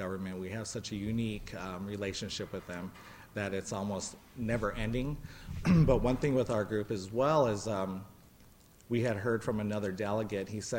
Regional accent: Pine Ridge, South Dakota, United States; I'm from Pine Ridge, so we dealt with the Wounded Knee Massacre just over 100 years ago, and we are still hurting from that.

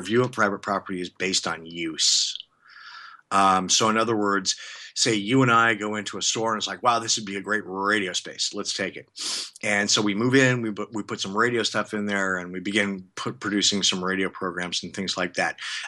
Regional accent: Colorado, United States; and I'm from Northern Colorado. My dad was a civil engineer at Colorado State University.

